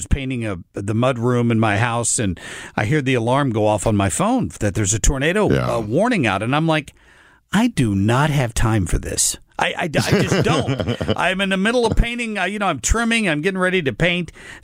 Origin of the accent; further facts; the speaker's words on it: Cincinnati, Ohio, United States; I grew up in the Cincinnati area.